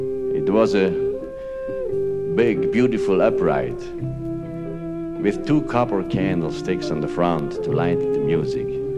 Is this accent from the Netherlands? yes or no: yes; Sittard, Limburg, Netherlands; this last little city song is a song from my hometown, Sittard. It's a little town in the south of Holland, and that's the place where my cradle stood